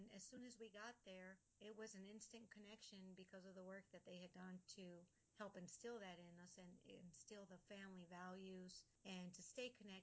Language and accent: English; Chicago, Illinois, United States; I am a firstborn generation American, born to parents from Mexico, who became naturalized citizens, came over to the States to work and to improve their family life.